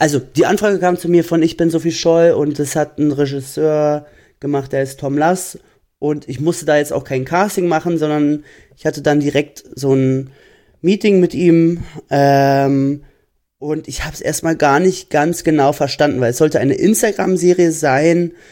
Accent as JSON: {"language": "German", "region": "Berlin", "country": "Germany", "tie": "born or raised there", "said": "ich wohne zum Beispiel ganz am Rand von Berlin, wo ich aufgewachsen bin. Also bin auch schon mal weggezogen nach Kreuzberg oder nach Charlottenburg."}